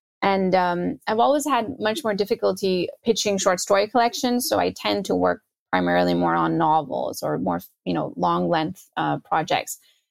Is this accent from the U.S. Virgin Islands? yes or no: no; Karachi, Sindh, Pakistan; I grew up with violence. I'm from Karachi, right?